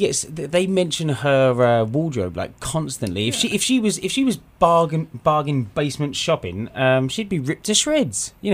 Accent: England, United Kingdom; Because we're English. We're not European. Or we're British. We're not European.

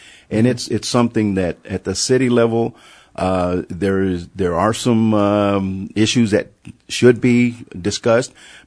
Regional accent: Lubbock, Texas, United States; I grew up here in Lubbock, and I remember when they wailed in the middle of a storm, and they were effective.

